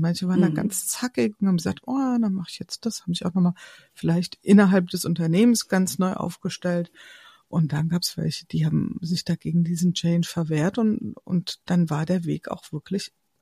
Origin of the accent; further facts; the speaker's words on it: Hesse, Germany; Ich komme ja aus dem Hintertaunus, aus einem kleinen Dorf